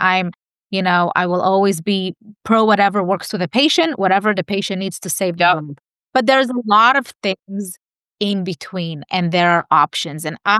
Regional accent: California, United States; Yeah, so I'm from California. I'm in LA. I have three locations here in the LA area.

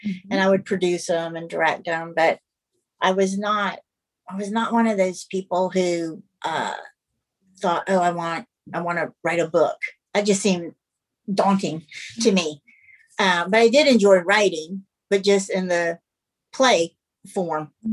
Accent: Charleston, South Carolina, United States; Well, I am from Charleston, South Carolina, born and raised, and I still live here.

